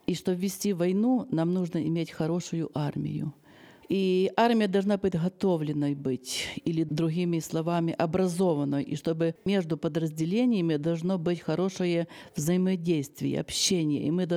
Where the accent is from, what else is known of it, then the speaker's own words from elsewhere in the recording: Ukraine; Russian is a second language; Да, я с Украины, я директор музыкального центра, я уже говорила, в Украине, в городе Луцке. Я извиняюсь, что я плохо разговариваю так по-русски, но я стараюсь.